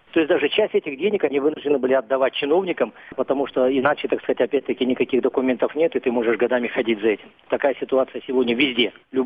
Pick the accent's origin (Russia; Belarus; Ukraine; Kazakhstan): Kazakhstan; Вот мы, казахи, 50, 60, 70 миллионов мы точно потеряли.